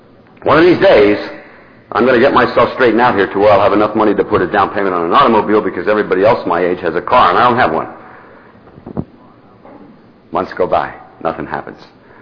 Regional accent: Pennsylvania, United States; I got out of that Navy after 4 years. I went back to my hometown in Pennsylvania.

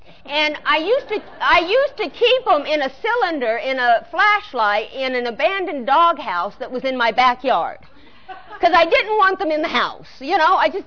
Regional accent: Long Beach, California, United States; and I grew up in L.A. I grew up in the Long Beach area, and I had friends coming down to see me, and they drank.

